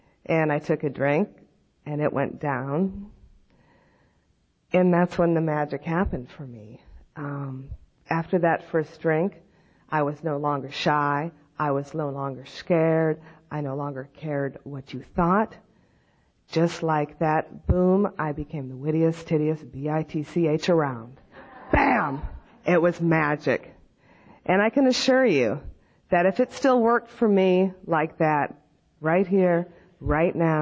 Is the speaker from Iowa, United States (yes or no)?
yes; Decorah, Iowa, United States; I was born and raised in Decorah, Iowa, which is in the northeastern corner of the state, real close to the Minnesota border. So I'm used to a lot of snow.